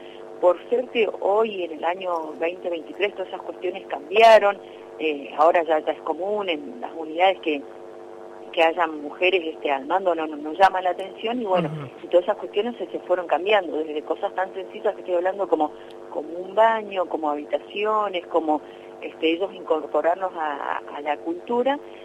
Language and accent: Spanish; Argentina; hace 119 años que estamos los argentinos en la Antártida